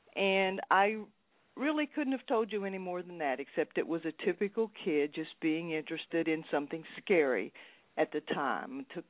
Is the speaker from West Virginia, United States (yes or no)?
yes; West Virginia, United States; just a lot of things reminded me of my hometown, which was in West Virginia.